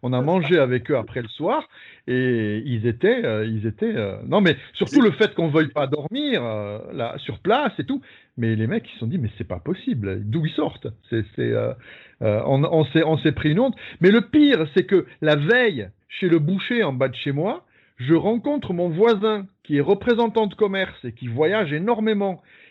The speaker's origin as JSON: {"language": "French", "town": "Tarbes", "region": "Occitanie", "country": "France", "tie": "born or raised there", "said": "c'est que moi, je viens de Tarbes. J'ai grandi à Tarbes."}